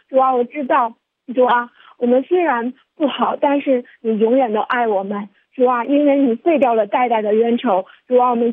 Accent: Liaoning, China; 我是来自辽宁的

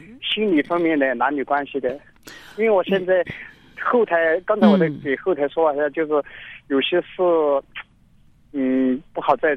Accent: Guizhou, China; also born or lived in Shanghai / Qingdao; 我是我老家是贵州的嘛，现在回到贵州老家来了。

